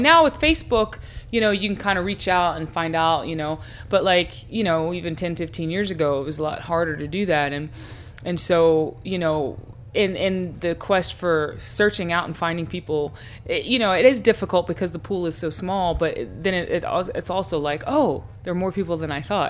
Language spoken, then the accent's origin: English; Piedmont (Southeastern US), United States; And also, I'm from the Piedmont, you know, the town that Joe Thompson's from. I have my grandmother, all my grandmother's people are from there, you know, still live there.